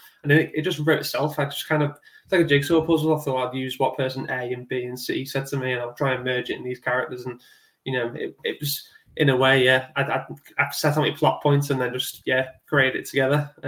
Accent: Southport, North West England, United Kingdom; Yeah, I'm from Southport, my whole family like from Liverpool.

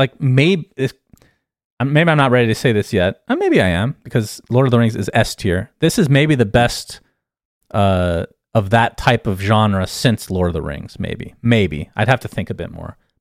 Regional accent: United States; As an American, the names are very similar

